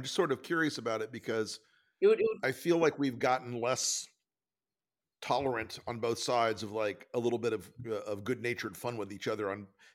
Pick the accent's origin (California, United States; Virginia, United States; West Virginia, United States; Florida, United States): Florida, United States; Tampa; Monty Python used to come on when I was growing up in Tampa, Florida on the PBS station.